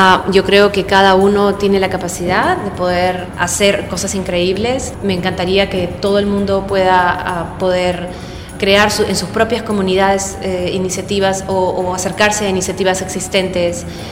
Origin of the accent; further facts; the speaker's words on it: Peru; born there; Nací en Perú, en una ciudad, en un país con una biodiversidad increíble. Nací con los océanos al frente y las montañas y los ríos.